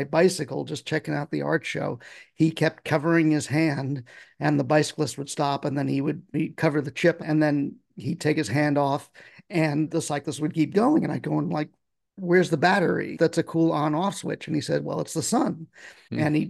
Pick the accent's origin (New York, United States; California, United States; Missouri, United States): New York, United States; I saw this little art show in Central Park. I grew up in New York.